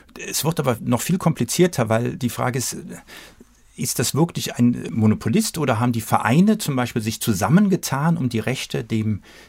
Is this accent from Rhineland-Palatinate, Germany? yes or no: no; Cologne, North Rhine-Westphalia, Germany; Ja, als Kölner natürlich Köln.